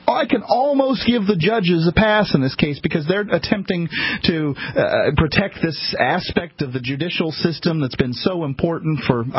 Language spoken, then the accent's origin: English; United States; say that the United States system of judicial jurisprudence is the very best on the planet because I'm American, right?